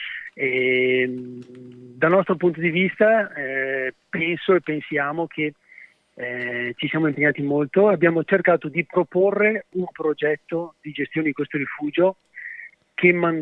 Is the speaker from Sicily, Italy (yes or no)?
no; Vicenza, Veneto, Italy; anche se siamo di Vicenza